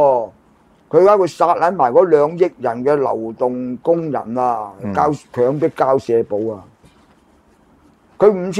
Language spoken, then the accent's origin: Cantonese; China; 搞到我哋中國人行出去都俾人屌啦